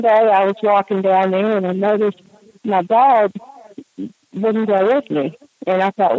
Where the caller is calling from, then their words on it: Georgia, United States; back in Georgia.